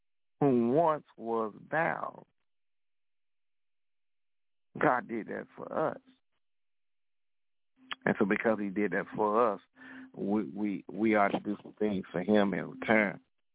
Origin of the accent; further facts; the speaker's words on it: Florida, United States; Being at the beach, I grew up in Florida, and we go down to the beach